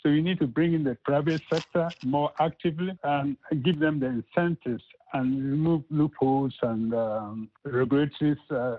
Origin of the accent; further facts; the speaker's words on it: Ghana; You are Ghanaian, I'm Ghanaian.